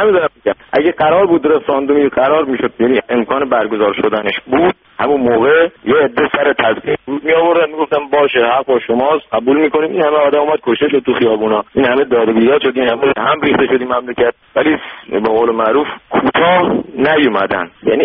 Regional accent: Iran; به عنوان یه ایرانی، به عنوان یه هموطن

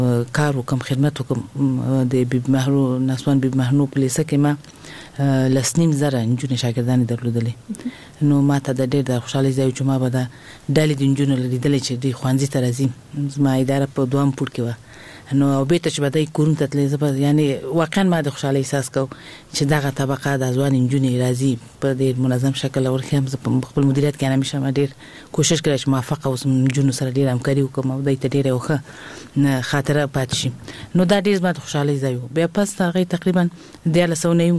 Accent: Kabul, Afghanistan; طبعا زه په خپل هیواد کې لوی شوی ما او ابتدایي ښوونځی ما د کابل په ښار کې چې موږ د کابل ښار نه یو یعنی زه د ولایت وایم خو دلته زه لوی شوی ما د کابل په ښار کې مې ابتدایي زده کړې کړې دي

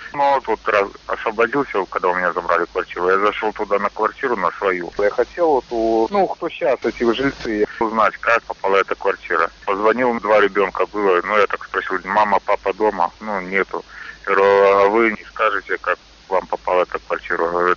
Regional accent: Soligorsk, Minsk Region, Belarus; Ну, я родился сам в Солигорске, да, и вырос, и жил там вместе с родителями, все.

